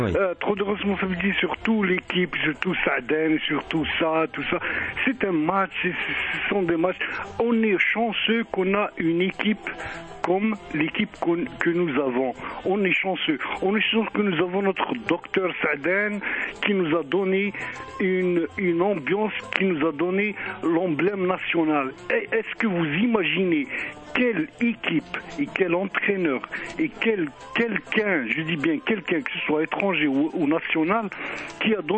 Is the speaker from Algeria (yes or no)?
yes; Algeria; now in Montréal, Canada; On est fier de notre algérianité. Hein. Je suis fier. J'ai envie de montrer mon drapeau algérien ici à Montréal, ici au Canada.